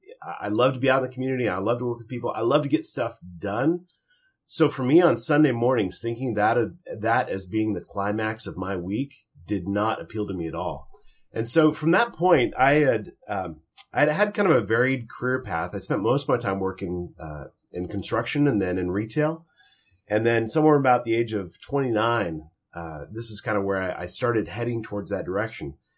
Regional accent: Washington, United States; South of Seattle.

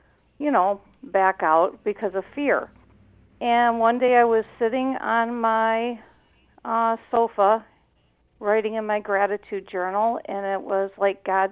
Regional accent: Detroit, Michigan, United States; now in Upper Peninsula, United States; I did. I grew up in the Detroit area, and then my family started to migrate up to the UP.

